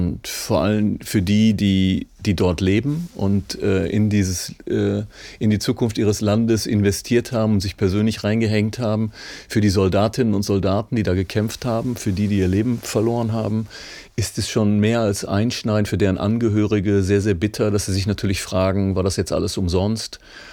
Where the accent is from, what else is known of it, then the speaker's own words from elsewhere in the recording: Germany; aber da sind wir Deutsche dann ja vielleicht